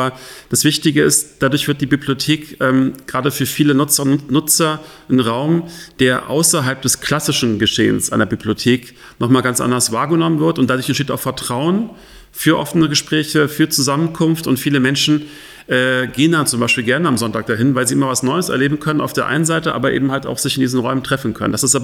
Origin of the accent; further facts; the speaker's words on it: Berlin, Germany; Ich komme aus Berlin-Kreuzberg